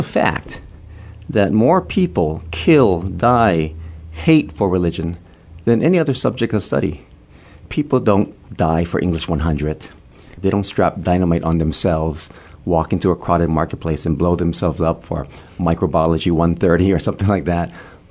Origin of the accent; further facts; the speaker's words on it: Honolulu, Hawaii, United States; I was born and raised in Hawaii.